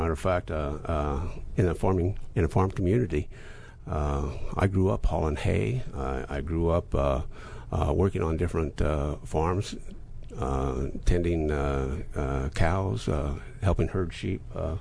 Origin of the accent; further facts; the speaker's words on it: Utah, United States; Well, it was a very, very different way of growing up in Utah, in a farming community, than in this area, for example.